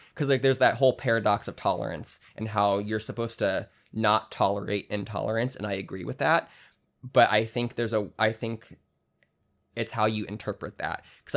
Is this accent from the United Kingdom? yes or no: no; Ohio, United States; I'm from Ohio. Yeah. I obviously, and I live in Florida.